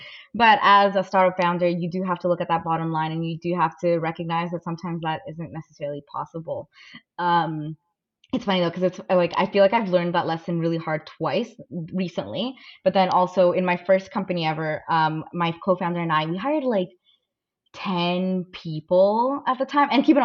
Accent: Venezuela; I'm an immigrant.

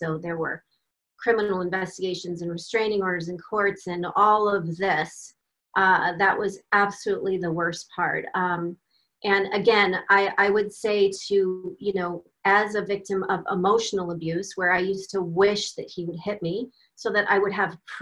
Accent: Arizona, United States; And I moved back to my home state of Arizona after living for several years in a super much colder state. So I am glad to be back home in the Valley of the Sun.

